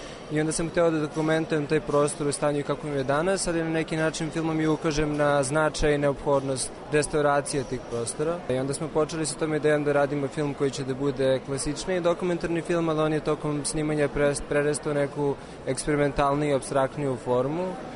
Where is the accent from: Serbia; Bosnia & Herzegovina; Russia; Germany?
Serbia; Belgrade; to je prostor koji je, mislim, svima nama jako značajan, koji smo odrasli u Beogradu